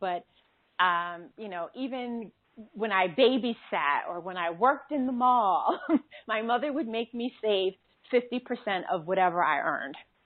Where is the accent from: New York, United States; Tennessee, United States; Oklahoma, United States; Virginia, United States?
New York, United States; New York City; born there; moved away; So I grew up in a single parent household. Before we left New York City, which is where I was born